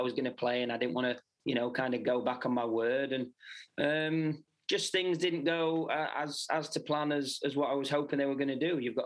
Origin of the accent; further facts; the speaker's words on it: United Kingdom; The Open, obviously being British, the British Open is, it is one of the biggest majors for us guys to win.